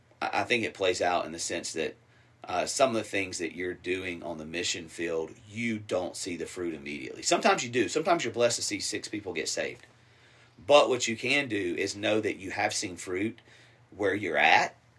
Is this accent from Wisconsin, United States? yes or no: no; Alabama, United States; also born or lived in Columbus, United States / Phenix City, United States; But I grew up in South Alabama and then Columbus, Georgia, Phenix City, Alabama area.